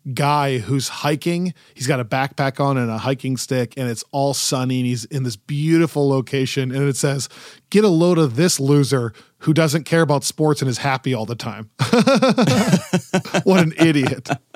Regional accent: Michigan, United States; Let's have the Lions win their first Super Bowl. I'm from Michigan. That would be so cool.

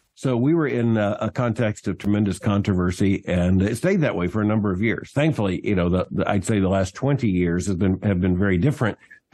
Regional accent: Florida, United States; born there; I was born in Florida, raised in a Christian home

